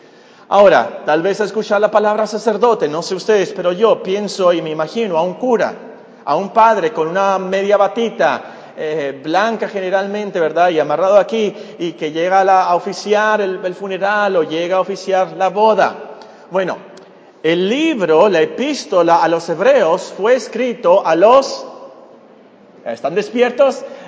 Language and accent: Spanish; United States; Yo soy americano. Perdonen los canadienses, ¿verdad? Yo soy americano.